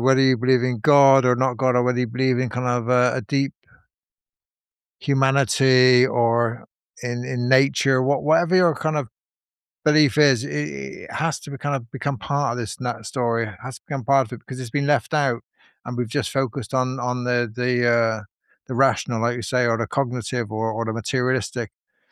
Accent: Bristol, South West England, United Kingdom; I'm from Bristol, and that was a port, and there's a lot of early immigration there

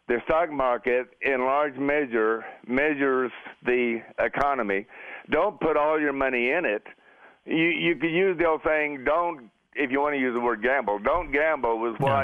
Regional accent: New Mexico, United States; Now, my grandparents, and I lived in New Mexico. I'm from New Mexico all my life.

